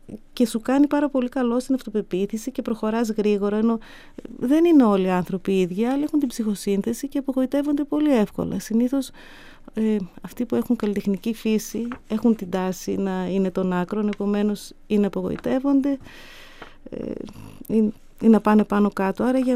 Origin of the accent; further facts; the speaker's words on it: Thessaloniki, Central Macedonia, Greece; εγώ αλλιώς την ήθελα την πόλη μου, αλλιώς την με είχε μάθει.